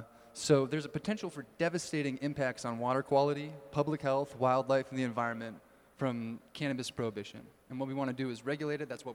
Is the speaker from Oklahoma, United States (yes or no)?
no; Illinois, United States; also born or lived in Indiana; I'm from Illinois and went to college in Indiana. We didn't have stuff like mountains and beautiful parks like this.